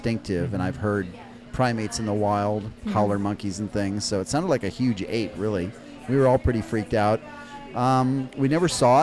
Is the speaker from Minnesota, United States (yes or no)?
yes; Minnesota, United States; also born or lived in Houston; now in San Antonio, United States; Born and raised in Michigan, Minnesota.